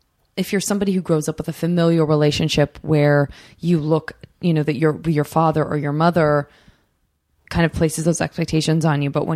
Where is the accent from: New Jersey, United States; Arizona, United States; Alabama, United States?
Arizona, United States; Tucson; From Tucson, Arizona.